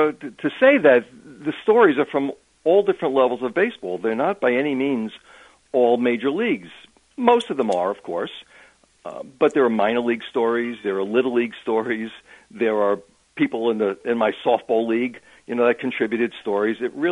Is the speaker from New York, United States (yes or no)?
yes; New York, United States; Still love the Mets because I'm from New York, and we go to a lot of games.